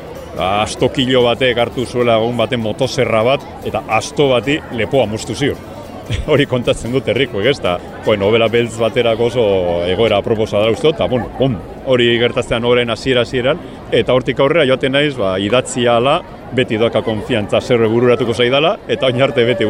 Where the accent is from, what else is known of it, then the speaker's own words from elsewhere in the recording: Basque Country, Spain; nire idazkera batua da jakina, baina batuaren barrua nahiko mendebaldekoa dala, zen bizkaitarra naiz, eta bai, Bizkaia aldera jotzen dugu oso batzutan.